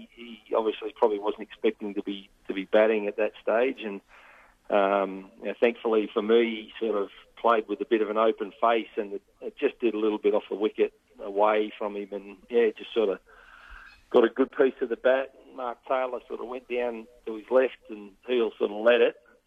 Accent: Newcastle, New South Wales, Australia; I grew up in Newcastle, New South Wales, a couple of hours north

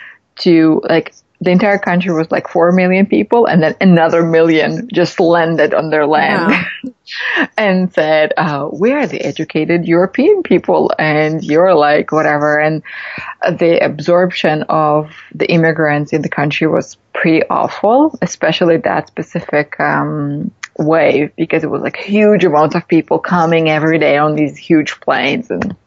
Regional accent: Kyiv, Ukraine; born there; English is a second language; I was born in Kiev, which is like a huge city

